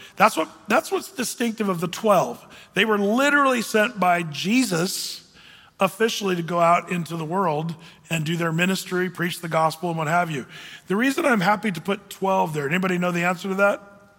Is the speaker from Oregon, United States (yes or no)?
yes; Oregon, United States; I was raised in Southern Oregon, and you have to understand, it was where a lot of hippies lived, and there was a lot of hippies that moved up to grow pot in Southern Oregon.